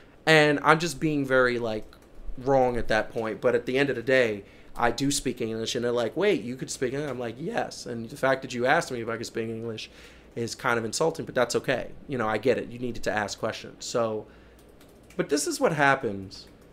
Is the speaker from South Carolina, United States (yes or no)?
yes; Columbia, South Carolina, United States; born there; I'm from this country. I was born in Columbia, South Carolina. Like, don't get more American than that.